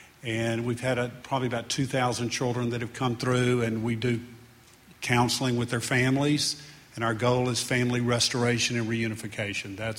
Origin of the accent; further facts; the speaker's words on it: Alabama, United States; Didn't want to leave my home state. So I went up to Huntsville, down to Mobile, trying to find where this Eagle Ranch needed to be.